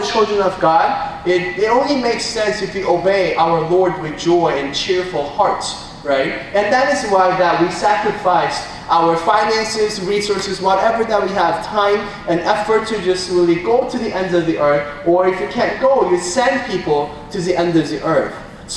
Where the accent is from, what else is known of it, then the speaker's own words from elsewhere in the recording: Hayward, California, United States; I grew up in Hayward, and I was like, all my friends were Africans, and I was like, I want to be African. God, why should you make me Korean?